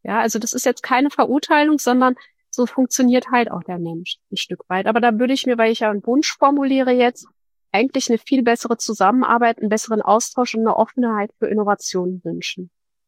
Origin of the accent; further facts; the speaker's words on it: Berlin, Germany; ich sitze ja hier im wunderschön würde ich es nicht nennen, aber in meiner Heimatstadt Berlin